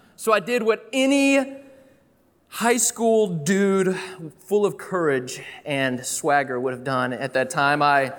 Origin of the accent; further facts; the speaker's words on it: Tennessee, United States; I grew up in East Tennessee, all right? And so she had this Southern drawl about her.